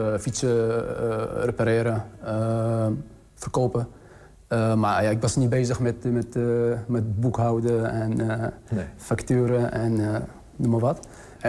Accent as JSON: {"language": "Dutch", "country": "Syria", "moved": "yes", "lives_now": "Netherlands", "said": "Ik ben 2015 uit Syrië gevlucht."}